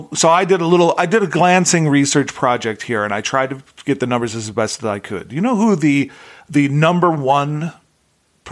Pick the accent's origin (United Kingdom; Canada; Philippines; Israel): United Kingdom; London; also born or lived in New York; now in Los Angeles, United States; Like, L.A. is my home, but I'm also a New Yorker, and I'm also from London.